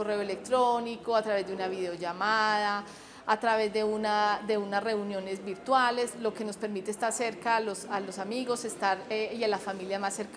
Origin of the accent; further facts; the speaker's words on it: Colombia; como colombianos estamos muy acostumbrados a consumir el licor en las fiestas